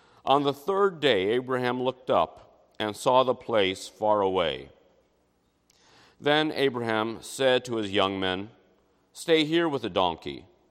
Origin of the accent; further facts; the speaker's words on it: Toronto, Ontario, Canada; moved away as an adult; also born or lived in California; I was living in California. I grew up in Toronto, but I moved to California to attend university.